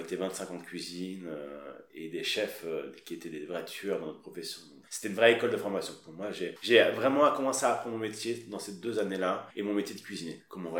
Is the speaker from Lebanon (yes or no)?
no; Paris, Île-de-France, France; moi, en tant que Parisien, j'ai eu la chance très rapidement de pouvoir obtenir ces stages parce que j'étais juste là